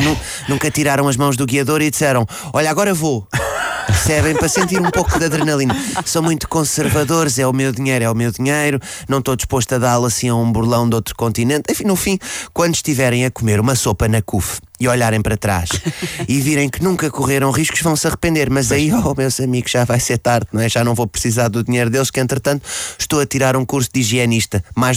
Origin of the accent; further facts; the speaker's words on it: Nigeria; first language English; Portuguese is a second language; Eu sou nigeriano, a minha língua materna é o inglês, mas aprendi português com portugueses. Logo, o meu sotaque africano do inglês não passa para o português